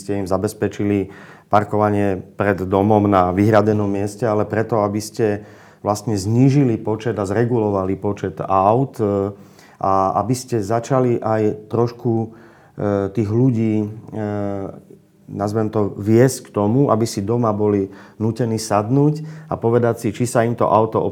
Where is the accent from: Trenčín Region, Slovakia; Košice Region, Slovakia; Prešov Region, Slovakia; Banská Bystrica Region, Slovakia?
Trenčín Region, Slovakia; Trenčín; ako občan Trenčína, ktorý chce zostať žiť v tomto mojom rodnom meste